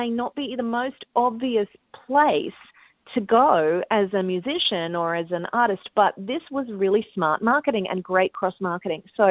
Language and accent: English; Australia; now in United States; I'm from Australia and living in America. I'm a singer.